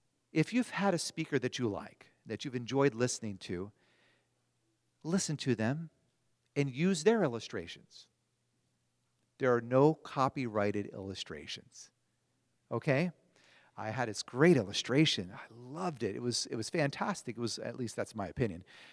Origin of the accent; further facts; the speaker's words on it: Pennsylvania, United States; We're from Pennsylvania. We have lots of those.